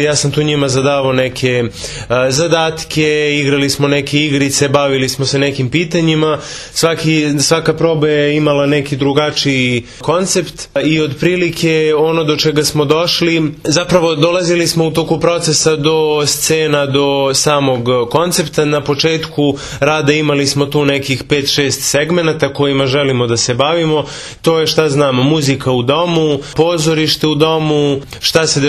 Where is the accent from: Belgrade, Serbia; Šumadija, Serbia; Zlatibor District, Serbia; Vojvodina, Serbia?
Šumadija, Serbia; Kragujevac; ja sam Kragujevčanin, ovdje sam odrastao u Domu omladine u dramskom studiju.